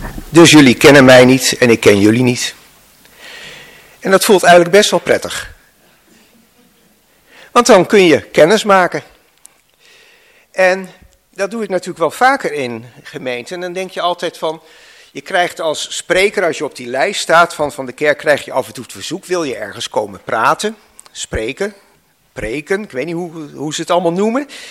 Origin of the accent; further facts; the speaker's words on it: Enschede, Overijssel, Netherlands; Het is best wel ver weg, want ik kom uit Enschede.